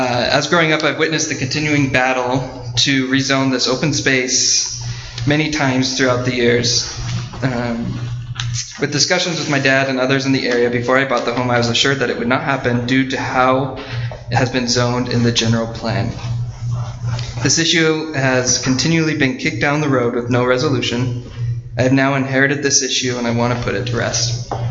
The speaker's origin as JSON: {"language": "English", "town": "Cedar Hills", "region": "Utah", "country": "United States", "tie": "born or raised there", "said": "So I was born and raised in Cedar Hills. Last year I bought the same home I grew up in from my father … who owned the home for 23 years."}